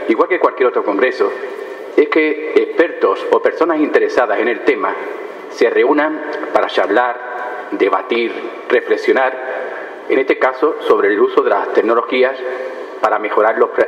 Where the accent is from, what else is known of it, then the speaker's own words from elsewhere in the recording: Spain; accent: Spanish; por mi acento distinguiréis fácilmente que soy del otro lado del Atlántico, de España, ¿no?